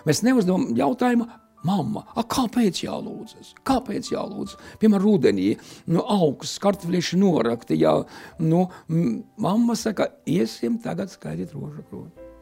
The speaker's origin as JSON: {"language": "Latvian", "region": "Selonia", "country": "Latvia", "said": "Es no Sēlijas, principā tā vieta skatās, kā Sēlija. Es bieži smējos, ka es tāds jauktenis esmu, jā? Jo principā mūsu pusē rudēja latgaliski."}